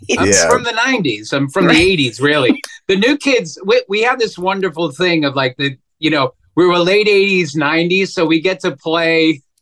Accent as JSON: {"language": "English", "town": "Boston", "region": "Massachusetts", "country": "United States", "tie": "born or raised there", "said": "So we were, you know, I was, Dorchester and Jamaica Plain were connected, but like they're worlds apart."}